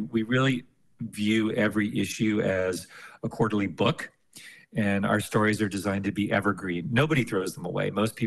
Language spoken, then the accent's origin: English; Washington, D.C. area, United States; No, I grew up outside Washington, D.C.